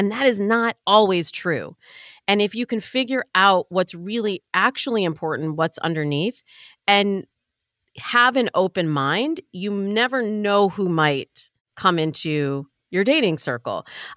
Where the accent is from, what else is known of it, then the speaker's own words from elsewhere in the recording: United States; I really feel like my life is enhanced as an American